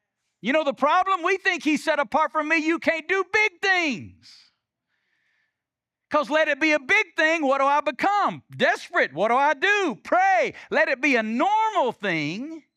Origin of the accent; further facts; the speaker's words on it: Alabama, United States; now in Las Vegas, United States; When I moved to Las Vegas, one of the first things I learned about myself is I have an accent. I grew up in Alabama. Everybody talks like I talk. I didn't know I had an accent.